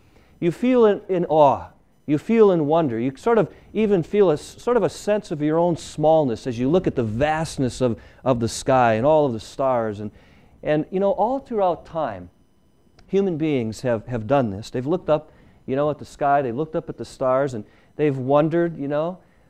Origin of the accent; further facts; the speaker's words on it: Illinois, United States; now in New York, United States; I grew up in Illinois. Coming out here to New York and going up in the Adirondacks, it's beautiful up there.